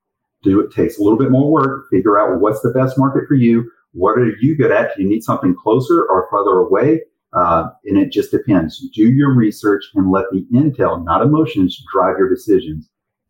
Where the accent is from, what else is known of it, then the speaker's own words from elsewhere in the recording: Mississippi, United States; Well, one is I grew up in Mississippi. And I don't say that bad.